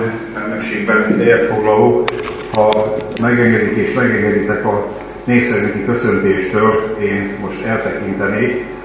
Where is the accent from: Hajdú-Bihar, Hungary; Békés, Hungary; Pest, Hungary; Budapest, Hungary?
Békés, Hungary; Gyula; miután Gyulai vagyok én is